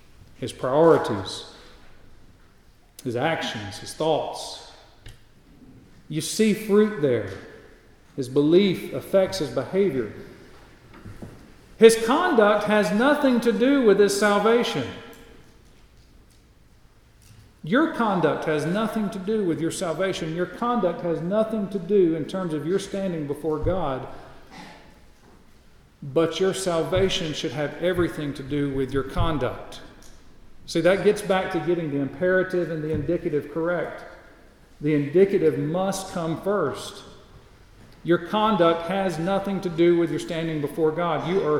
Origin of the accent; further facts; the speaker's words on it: Alabama, United States; born there; I don't mean I'm born a Christian because I was born in Alabama.